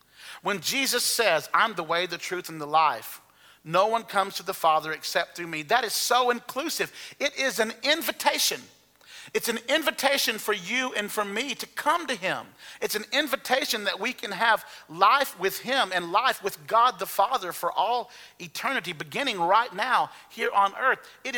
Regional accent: Alabama, United States; accent: Alabama; And then about three sentences in, my Alabama accent became greatly, you know, she greatly was aware

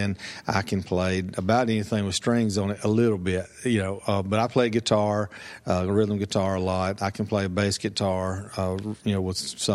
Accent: Sardis City, Alabama, United States; when I'm living away and people say where are you from, I say Boaz, Alabama.

